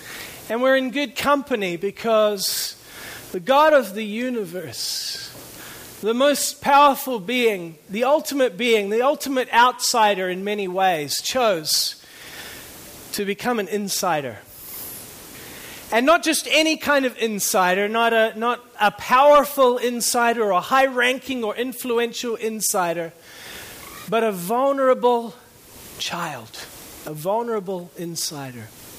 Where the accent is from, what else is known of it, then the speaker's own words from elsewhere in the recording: New Zealand; also born or lived in Canada; I was born in Canada, grew up in New Zealand, so I'm kind of an outsider in both places.